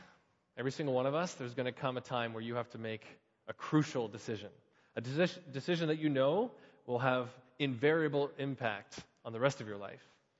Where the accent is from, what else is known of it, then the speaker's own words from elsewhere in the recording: Hamilton, Ontario, Canada; Brittany and I both, growing up in Hamilton, Ontario, it was home.